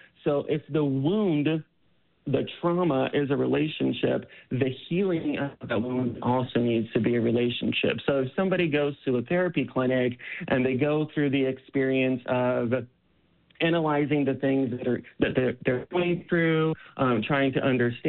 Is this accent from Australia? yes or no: no; Brazil; now in Utah, United States; when I was a young queer person growing up in Brazil